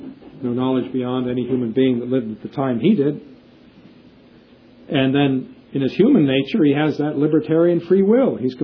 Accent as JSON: {"language": "English", "town": "Morristown", "region": "New Jersey", "country": "United States", "tie": "born there", "said": "Never knew about me till I was born in Morristown, New Jersey in 1942."}